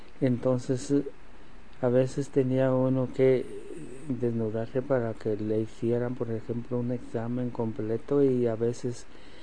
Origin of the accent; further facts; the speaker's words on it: San Jacinto, Aguascalientes, Mexico; En mi pueblo, San Jacinto, Aguascalientes.